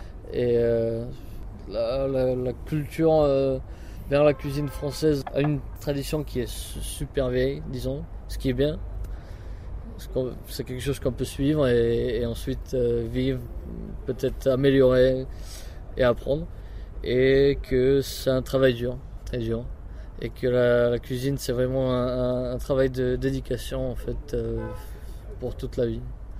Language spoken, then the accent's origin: French; Prague, Czechia; J'ai grandi à Prague. Ensuite, j'ai entré au lycée français de Prague depuis la classe de CM2 jusqu'au bac.